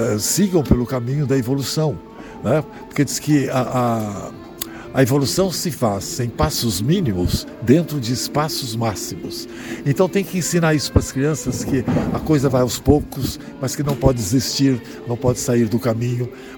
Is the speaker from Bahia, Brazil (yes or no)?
no; Goiás, Brazil; Eu sou filho de árabes, tá? E a minha infância eu passei em Goiás.